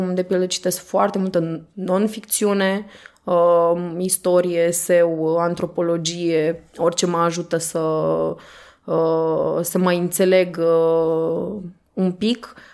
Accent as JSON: {"language": "Romanian", "town": "Iași", "region": "Iași County", "country": "Romania", "said": "Asta și pentru că sunt din Iași și pentru că mi se pare că și la noi în oraș e o istorie extrem de puțin cunoscută"}